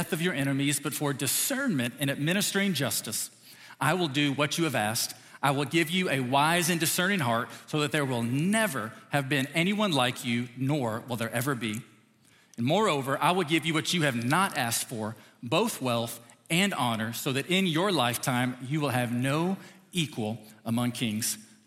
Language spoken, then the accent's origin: English; Noblesville, Indiana, United States; So I'm from Noblesville, as I've said, and in Noblesville, we interact a little bit. It's a little bit smaller